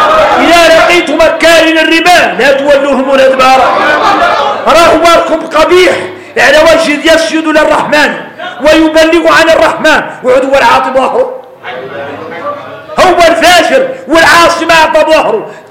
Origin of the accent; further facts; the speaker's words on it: Mauritania; كلمة نقولها احنا موريتاني